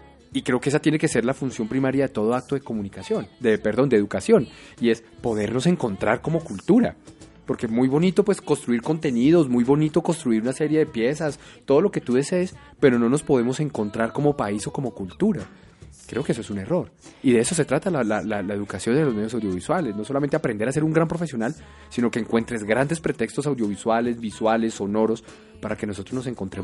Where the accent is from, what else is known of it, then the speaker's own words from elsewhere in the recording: Colombia; esa historia que a nosotros nos marcó como colombianos o como suramericanos.